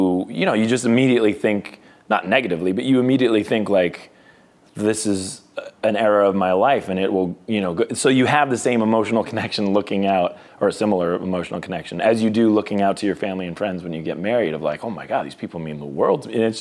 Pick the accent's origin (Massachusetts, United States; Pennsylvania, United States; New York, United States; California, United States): Massachusetts, United States; Boston; I think that we're both from Boston, which is a little bit more of a town, which is like, all right, leave emotions at the door.